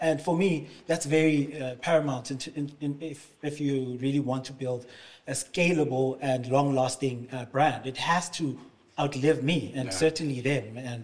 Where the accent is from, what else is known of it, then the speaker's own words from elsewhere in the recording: Tembisa, Gauteng, South Africa; And what basically made it a full circle moment for us is to find out that he's also from Tembisa. I'm from Tembisa. So the brand was incepted, I guess, in Tembisa, you know.